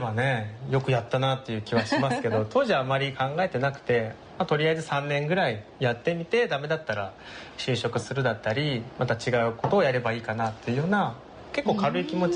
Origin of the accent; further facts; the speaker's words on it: Fukuoka, Japan; moved away as an adult; now in Niigata, Japan; 私はあの福岡県出身で、大学進学を機に新潟に来て、それからもう10年15年以上住んでます。